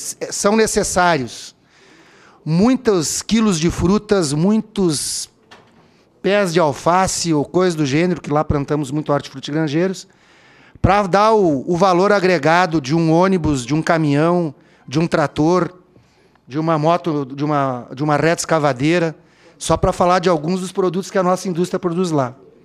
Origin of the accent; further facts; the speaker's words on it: Caxias do Sul, Rio Grande do Sul, Brazil; eu venho de uma cidade que é muito industrializada, eu venho de Caxias do Sul, que é a segunda cidade em população do nosso Rio Grande, e é uma cidade muito industrializada, é um grande polo metal mecânico, mas também tem um território rural grande